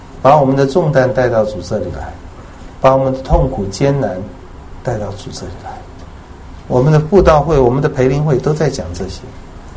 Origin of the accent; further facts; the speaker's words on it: China; 为什么有人那么，我们中国人说命苦，为什么。